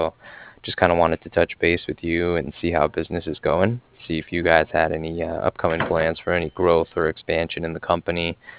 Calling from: Cardiff, Wales, United Kingdom; I'm calling from Cardiff.

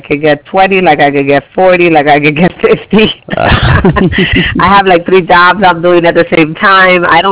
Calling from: Miami, Florida, United States

